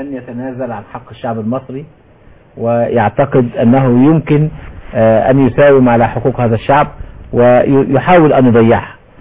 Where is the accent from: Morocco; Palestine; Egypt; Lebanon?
Egypt; انا منتظر كمصري